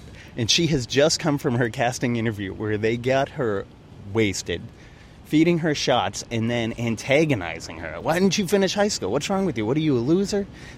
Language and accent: English; Boston, Massachusetts, United States; a man named Terrence Hayes, who I grew up with here in Southie